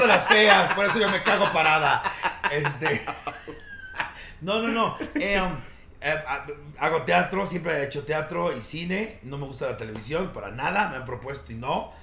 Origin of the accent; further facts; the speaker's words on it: Mexico City, Mexico; born there; Yo nací en la colonia Jardín Balbuena.